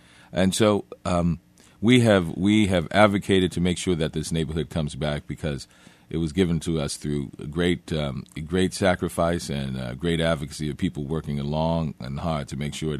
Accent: New Orleans, Louisiana, United States; And that was always a part of the culture that I grew up with in New Orleans, the social aid and pleasure clubs.

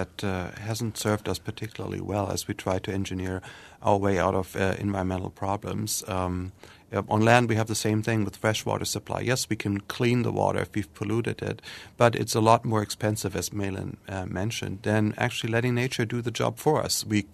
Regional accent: Germany; And I grew up near the Baltic Sea in Germany

